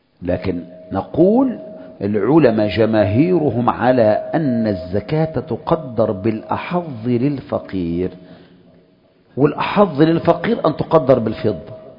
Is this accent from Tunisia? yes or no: no; Egypt; بس انا مصري يعني لازم